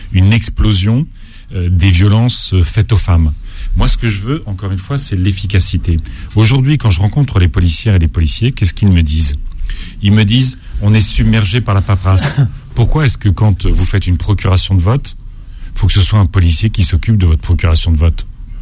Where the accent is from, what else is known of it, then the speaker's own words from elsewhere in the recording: Hauts-de-France, France; Je suis Picard, mais ça reste mon club de cœur.